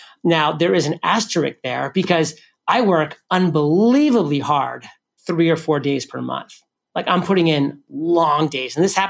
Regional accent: New England, United States; I'm from New England, so I love the Patriots.

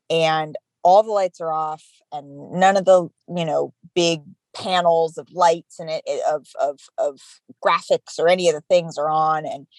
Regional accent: California, United States; it's been a shift from growing up in the Bay Area

